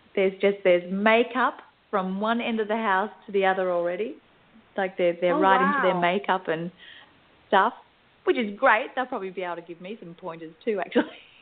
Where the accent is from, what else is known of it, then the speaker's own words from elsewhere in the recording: Australia; We're from Australia, you know.